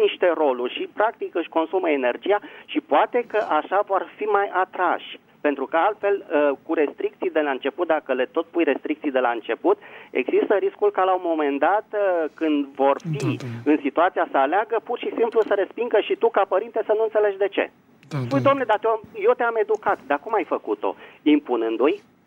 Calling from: Bucharest, Romania; sunt din București.

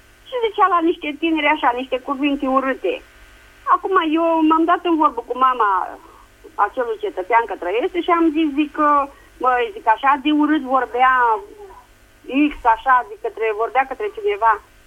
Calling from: Buzău, Buzău County, Romania; din Buzău.

